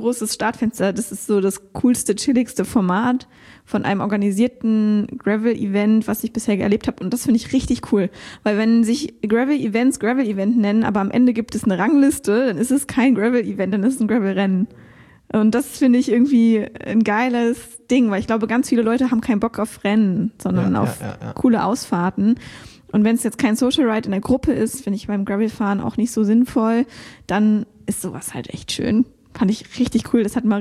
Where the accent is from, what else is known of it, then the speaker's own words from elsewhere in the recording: Konstanz, Baden-Württemberg, Germany; oder halt in meiner alten Heimat Konstanz.